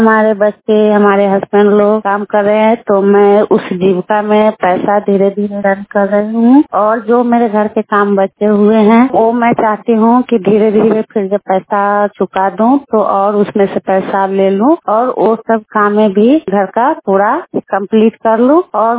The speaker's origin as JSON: {"language": "Hindi", "town": "Lalganj", "region": "Bihar", "country": "India", "said": "मैं लालगंज वैशाली के पौरा मदन सिंह पंचायत के निवासी हूँ।"}